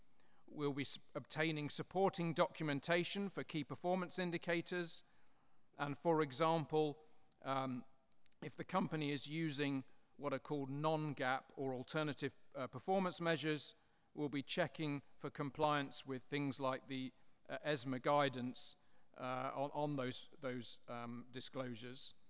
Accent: England, United Kingdom; first language English; I will be presenting in English, my native language, but as I didn't go to one of the better schools in England

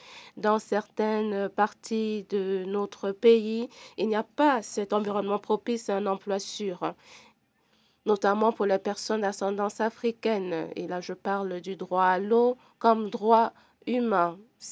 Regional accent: Cali, Valle del Cauca, Colombia; Je viens de la Colombie, de la capitale de la résistance à Cali.

